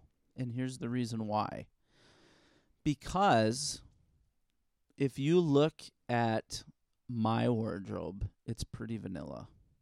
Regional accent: Illinois, United States; Dude, I grew up in Illinois.

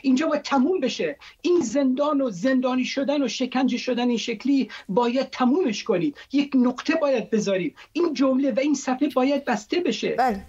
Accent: Kurdistan, Iran; من اونجا بزرگ شدم، تو کردستان به دنیا آمدم

